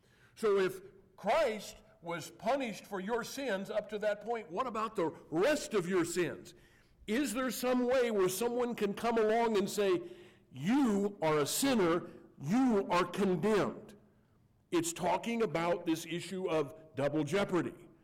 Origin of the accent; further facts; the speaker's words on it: United States; this is new to me as an American. I never even heard of these things.